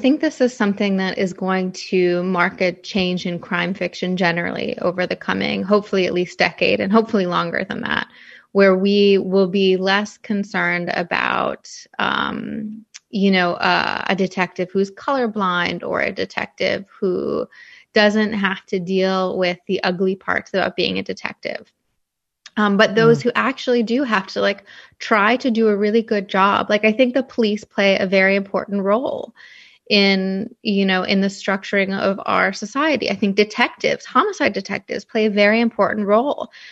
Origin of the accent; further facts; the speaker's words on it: Ohio, United States; also born or lived in Missouri / California / New York City; now in Philadelphia, United States; So I don't live in my hometown anymore. My hometown has about 1,300 people. It's in Northwest Ohio. And I've lived all over the country. I've lived in Missouri and California and New York City and Philadelphia, where I live now.